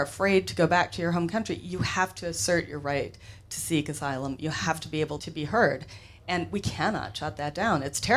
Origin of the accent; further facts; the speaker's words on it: Minnesota, United States; I'm white, and I'm, you know, short, I'm non-threatening, I'm Minnesotan